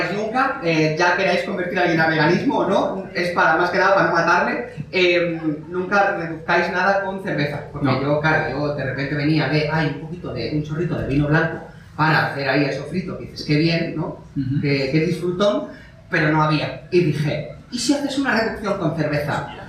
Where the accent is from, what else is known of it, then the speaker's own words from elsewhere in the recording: Madrid, Community of Madrid, Spain; yo soy de Madrid